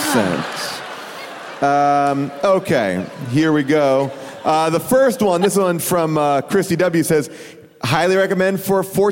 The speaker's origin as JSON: {"language": "English", "town": "Charleston", "country": "United States", "tie": "born or raised there", "said": "It's my hometown."}